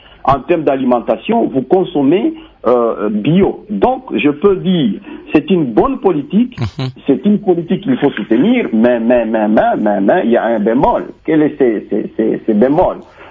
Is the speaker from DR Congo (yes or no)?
yes; Nyunzu, Tanganyika, DR Congo; je donnerai l'exemple de chez moi à Nyonzou